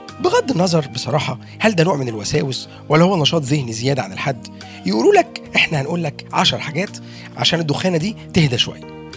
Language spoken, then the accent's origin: Arabic; Egypt; احنا بقى كمصريين لما بنتكلم عن الدماغ من حقنا نقول عليها اللي احنا عايزينه